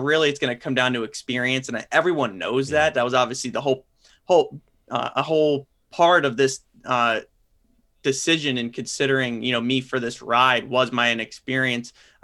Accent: Ridgefield, Connecticut, United States; And it's from where I grew up in Ridgefield, Connecticut. Not many people are race fans or are NASCAR in particular.

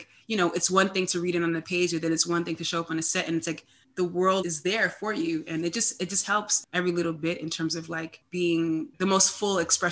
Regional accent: New York, United States; And so I'm from New York. I'm a New Yorker.

